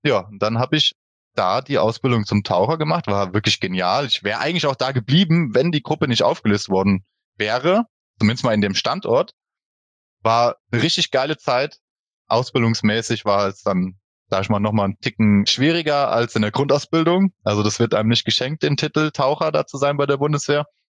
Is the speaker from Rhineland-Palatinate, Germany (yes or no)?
yes; Boppard, Rhineland-Palatinate, Germany; Ich bin geboren in Boppard, das liegt im Hunsrück, sage ich einfach mal. Also ich komme aus dem schönen Hunsrück. Wir wohnen in Emmelshausen